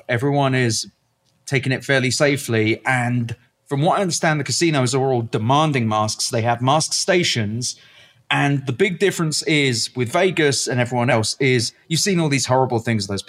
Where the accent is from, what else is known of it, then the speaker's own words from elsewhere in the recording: United Kingdom; I'm not going to pretend like I'm fancy. I'm British.